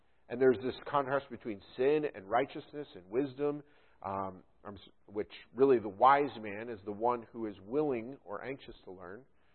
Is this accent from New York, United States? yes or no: yes; New York, United States; where I grew up in the Adirondacks, you could barely see, you know, just to the next turn because of all the trees and everything.